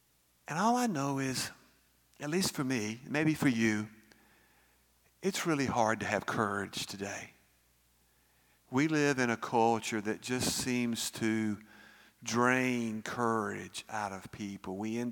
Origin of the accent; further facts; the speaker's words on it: Birmingham, Alabama, United States; I grew up in Birmingham, Alabama. And like I just told you, I'm from Roebuck in the eastern part of Birmingham.